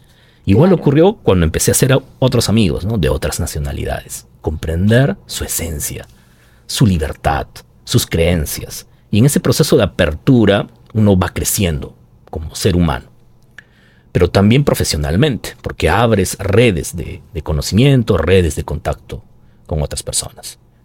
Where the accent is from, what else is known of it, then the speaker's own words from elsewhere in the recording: Cusco, Peru; yo soy cusqueño.